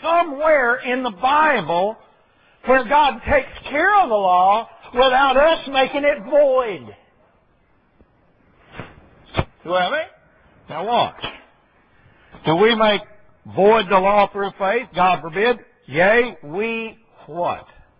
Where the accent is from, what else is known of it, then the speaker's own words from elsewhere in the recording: Arkansas, United States; I'm in English, and I'm not real good at that. Come from Arkansas.